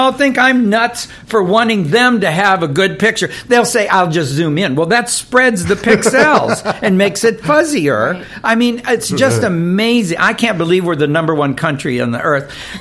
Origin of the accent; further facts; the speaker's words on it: Tampa, Florida, United States; If they take you down to Florida, I'm from Tampa, Florida, we had a fishing reporter on the news.